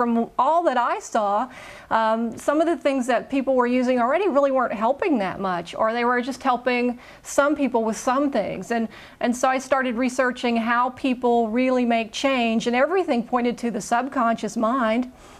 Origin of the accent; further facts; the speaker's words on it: Louisiana, United States; Well, I'm from Louisiana, and I started a radio career at the age of 17. I had my own radio show, just a little radio show in central Louisiana.